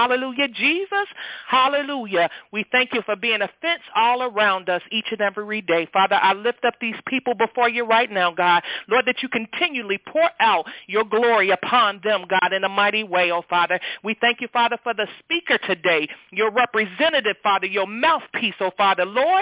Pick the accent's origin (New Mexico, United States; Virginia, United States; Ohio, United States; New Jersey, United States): Ohio, United States; Cincinnati; Once again … I'm from Cincinnati, Ohio, and I welcome each and every caller on the line this morning.